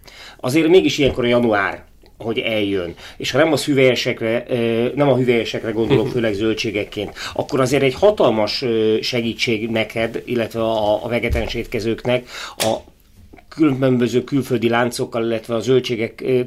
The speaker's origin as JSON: {"language": "Hungarian", "town": "Győr", "region": "Győr-Moson-Sopron", "country": "Hungary", "tie": "born or raised there", "said": "Arra vagyok kötet, hogy győri gyerek vagyok."}